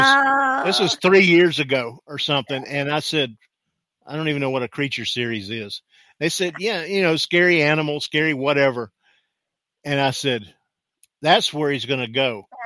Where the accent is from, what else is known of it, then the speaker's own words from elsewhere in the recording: Florida, United States; they were headquartered in the town I grew up in Florida.